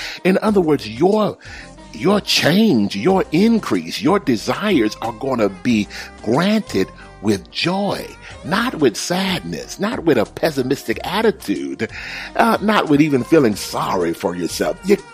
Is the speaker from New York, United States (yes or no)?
no; Texas, United States; because I grew up in Texas, where it's hot as the devil.